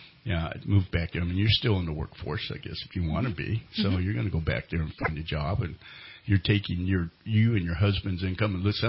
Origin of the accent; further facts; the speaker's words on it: California, United States; you say, hey, look, I'm from Northern California.